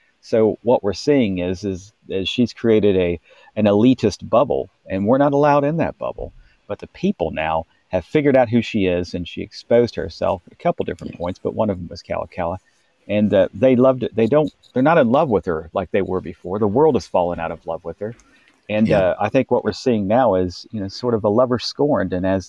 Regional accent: United States; because they know I'm from America.

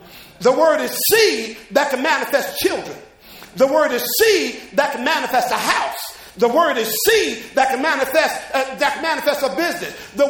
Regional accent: Jersey City, New Jersey, United States; sometimes I joke about my hometown, Jersey City, even though it's really one of the places to be now

